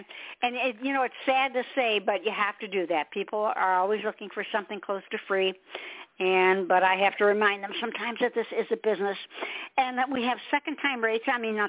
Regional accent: Michigan, United States; Yeah, well, you know, I'm in South Carolina, so we get a lot of sun. But I'm originally from Michigan, so to me, that's, you know, that was doom and gloom up there.

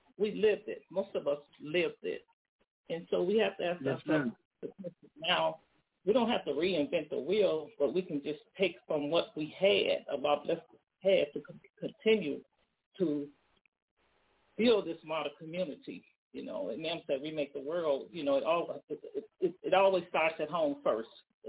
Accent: Chicago, Illinois, United States; I'm from Chicago, and I got on a little late, but I'm just really enjoying this reading.

